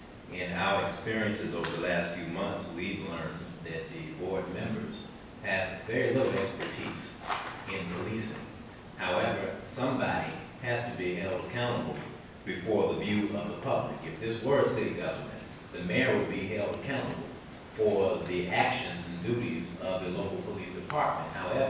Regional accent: Oakland, California, United States; from Oakland, California.

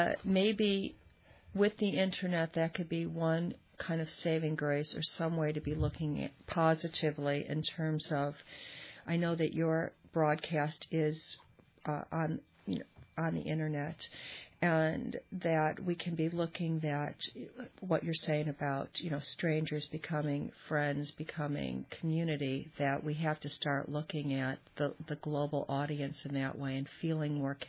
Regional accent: Chicago, Illinois, United States; I came from Chicago.

